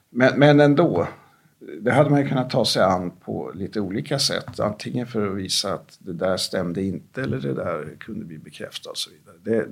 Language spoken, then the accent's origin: Swedish; Sweden; Jag växte upp i Sverige, men är helt utanför.